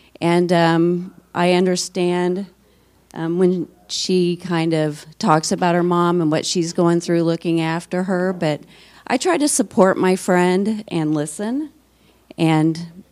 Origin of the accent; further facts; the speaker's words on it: Kansas City, United States; I'm from Kansas City also.